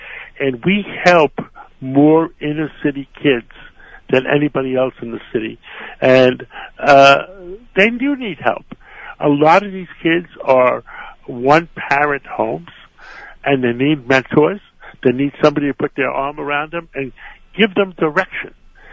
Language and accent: English; New York City, New York, United States; When I grew up in Harlem, and I was 18, 19 years old, 20 years old, I had a mentor, and his name was Tony.